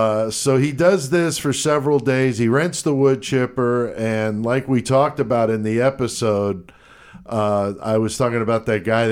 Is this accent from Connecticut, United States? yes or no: yes; Bethel, Connecticut, United States; also born or lived in Bronx, United States; I grew up in the town next to it. I was born in the Bronx. I moved to Bethel when I was young, right next to Newtown.